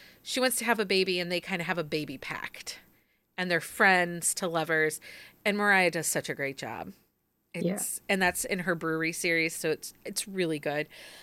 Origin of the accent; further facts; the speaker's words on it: Philadelphia, Pennsylvania, United States; born there; Philadelphia. I should cheer for the Eagles, right? It makes sense.